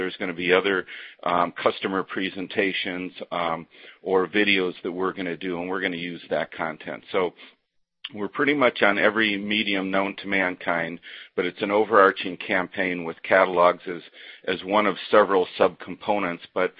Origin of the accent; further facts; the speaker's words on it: Chicago, Illinois, United States; since I'm from the Chicago market, definitely enjoy having Scottie Pippen on an ad.